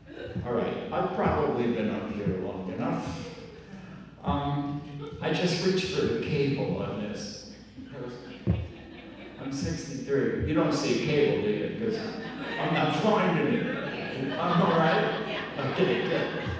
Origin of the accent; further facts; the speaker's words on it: New Jersey, United States; I told you before, I'm from New Jersey. I used to be an iron worker.